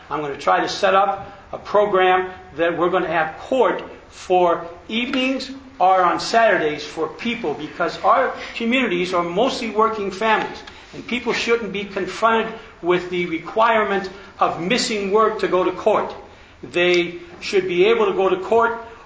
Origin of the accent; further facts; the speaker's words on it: Illinois, United States; My background is that I'm from Macoupin County. I was a graduate of Illinois College in 1975